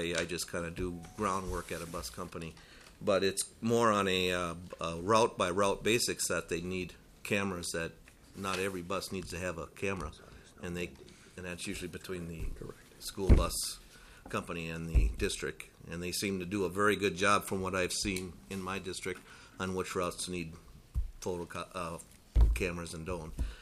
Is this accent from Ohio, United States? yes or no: no; Monticello, Minnesota, United States; I'm from Monticello, Minnesota.